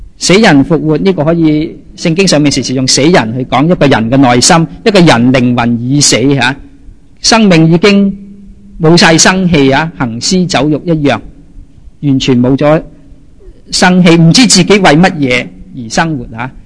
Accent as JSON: {"language": "Cantonese", "country": "China", "said": "我哋中国人都可以懂啊"}